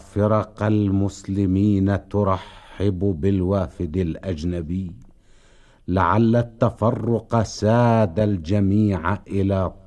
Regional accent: Najaf, Najaf Governorate, Iraq; ولدت في النجف الأشرف عام 2300 للهجرة المقدسة، ونشأت في هذه المدينة العلوية المباركة،

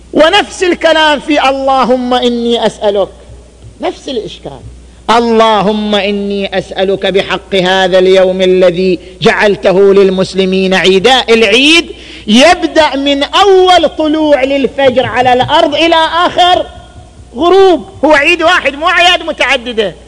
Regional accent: Qatif, Eastern Province, Saudi Arabia; إحنا عندنا في القطيف ليل

